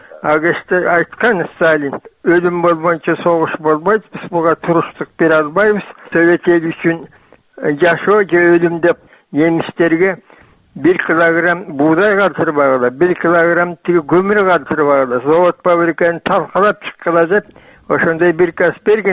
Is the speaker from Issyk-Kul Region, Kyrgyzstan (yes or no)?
no; Chym-Korgon, Chuy Region, Kyrgyzstan; Мен өзүм Чым Коргондонмун.